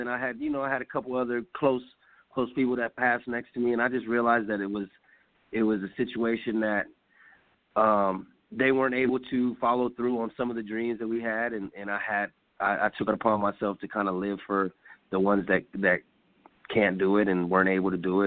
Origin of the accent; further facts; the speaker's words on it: San Antonio, Texas, United States; I grew up in San Antonio, Texas. I did some music out there.